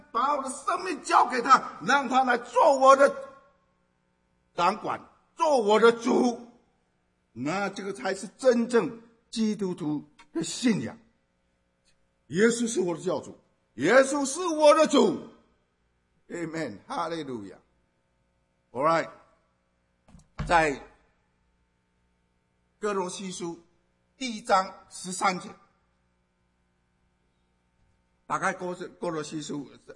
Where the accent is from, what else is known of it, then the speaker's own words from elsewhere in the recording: Taiwan; also born or lived in Zhongli / Kaohsiung; now in United States; 好像在 台湾的时候，我从我的老家乡下，我搬到城市，你要去户政事务所做个什么迁移